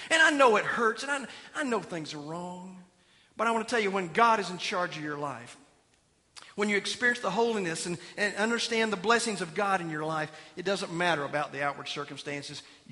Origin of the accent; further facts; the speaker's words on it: Georgia, United States; I come from the Peach State.